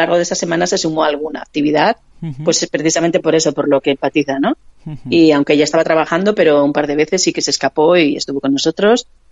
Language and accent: Spanish; Vitoria, Basque Country, Spain; como el viaje organizado venía desde Madrid a Logroño, yo soy de Vitoria, pues me desplacé en autobús.